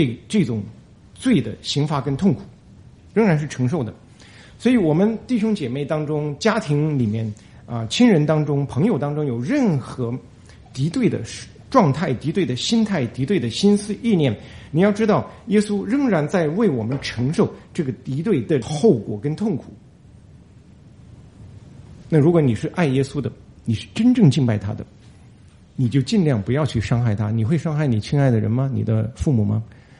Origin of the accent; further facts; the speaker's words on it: China; now in Chicago, United States; 问我从哪里来。我说从中国来的。